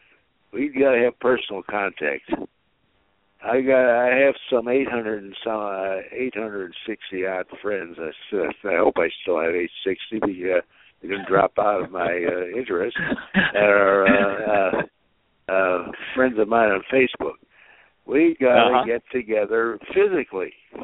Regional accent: Chicago, Illinois, United States; I'm from Chicago originally.

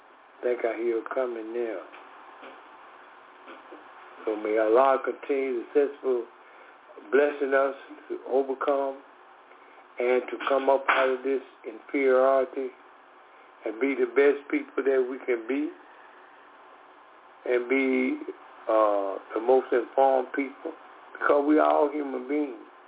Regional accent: Decatur, Georgia, United States; We are from Decatur, Georgia. … we are from Decatur, Georgia.

